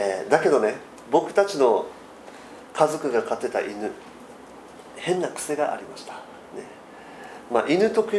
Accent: Okinawa, Japan; 東京には豚小屋ないかもしれないけど、沖縄にはありますね。養豚場が25箇所あるので、僕の地元にもありました。

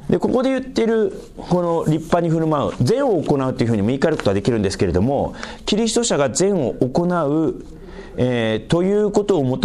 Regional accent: North Korea; 北朝鮮から来ましたから無神論ですから、

